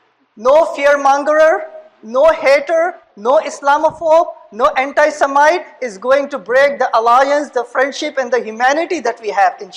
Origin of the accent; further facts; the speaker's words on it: India; now in United States; as I was growing up in India, I had fear of the unknown because I did not knew the wonderful American people